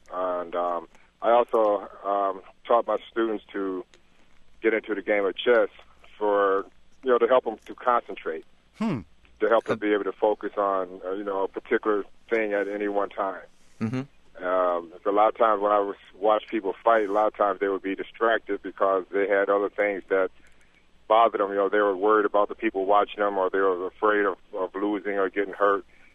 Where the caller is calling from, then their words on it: Flint, Michigan, United States; I'm calling you from Flint.